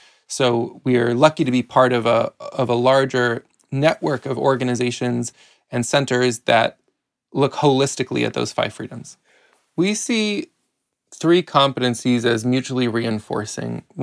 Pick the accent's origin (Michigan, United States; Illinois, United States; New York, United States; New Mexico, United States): Illinois, United States; Chicago; I grew up outside of Chicago and went to public schools that were majority Hispanic. And I myself am a gringo. I did not grow up speaking Spanish.